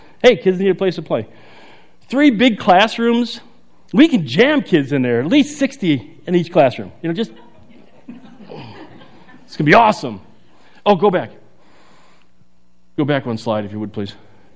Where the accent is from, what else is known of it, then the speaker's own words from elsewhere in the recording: Chicago, Illinois, United States; listen, I was raised in Chicago, and snow, we just laugh at it.